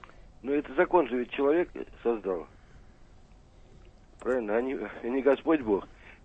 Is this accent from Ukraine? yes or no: no; Moscow, Russia; Мне-то я из Москвы.